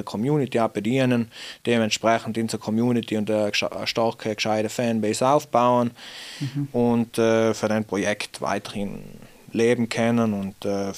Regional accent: Trentino-Alto Adige, Italy; wenn ich gesagt habe, ich bin aus Südtirol, ja, kein Mensch gekannt als Südtirol.

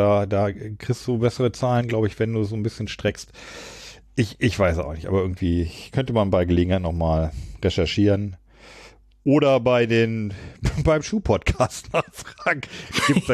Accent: Großburgwedel, Lower Saxony, Germany; Meinem Heimatdorf Großburg-Wedel.

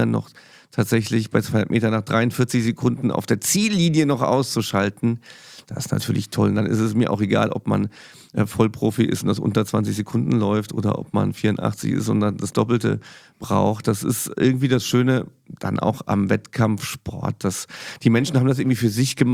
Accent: Saarland, Germany; Das ist unsere Position, ja, als Saarländer.

